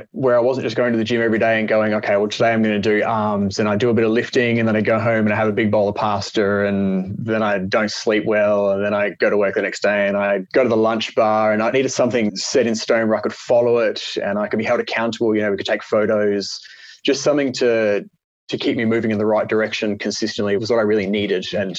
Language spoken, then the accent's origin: English; Perth, Western Australia, Australia; So I'm from Perth, Western Australia.